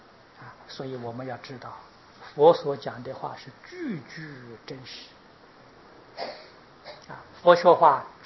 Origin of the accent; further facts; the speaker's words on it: Taiwan; 从前外国人瞧不起我们台湾人，今天我们台湾人在外国瞧不起外国人